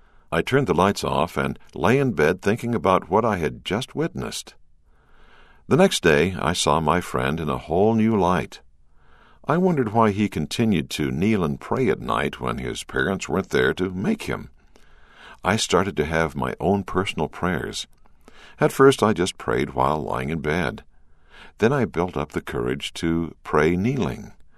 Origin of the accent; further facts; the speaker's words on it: Tennessee, United States; Growing up in Tennessee, I didn't have many LDS friends.